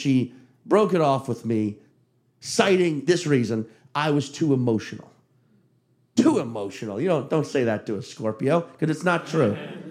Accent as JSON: {"language": "English", "town": "Chalmette", "region": "Louisiana", "country": "United States", "tie": "born or raised there", "also_born_or_lived": "Slidell"}